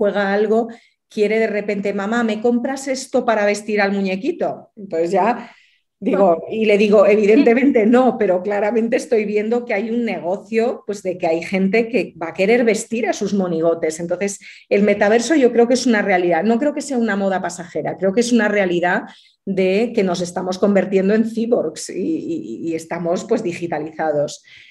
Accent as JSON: {"language": "Spanish", "region": "Galicia", "country": "Spain", "said": "México es un país, yo soy gallega"}